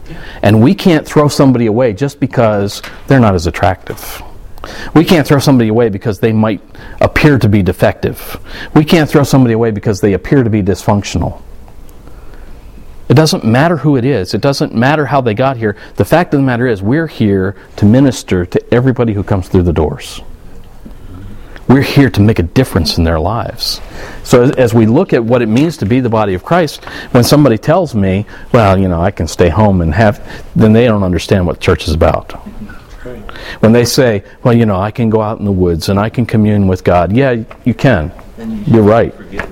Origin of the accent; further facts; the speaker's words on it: Southern United States, United States; You know, I grew up in the South.